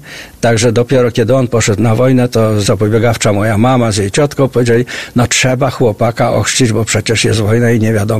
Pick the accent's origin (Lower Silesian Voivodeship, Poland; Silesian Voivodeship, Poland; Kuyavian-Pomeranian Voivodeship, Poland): Kuyavian-Pomeranian Voivodeship, Poland; Toruń; born there; Ponieważ był w pułku toruńskim, więc ja się urodziłem w Toruniu.